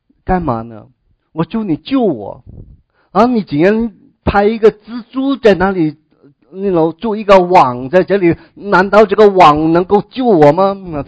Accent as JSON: {"language": "Chinese", "country": "China", "said": "我们中国人喜欢哈、啊、出入平安啊"}